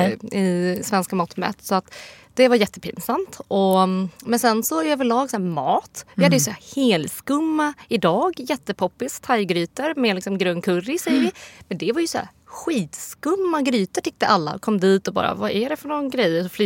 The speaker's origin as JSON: {"language": "Swedish", "country": "Sweden", "said": "på något vis i Sverige så känner man, jag känner mig som svensk"}